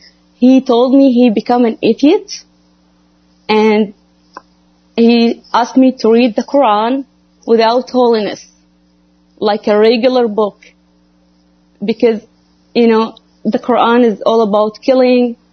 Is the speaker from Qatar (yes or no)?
yes; Qatar; I had born and raised in Qatar